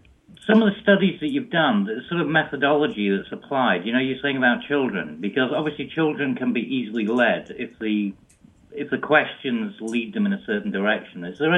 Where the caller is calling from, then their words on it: England, United Kingdom; I'm calling from England, your home nation.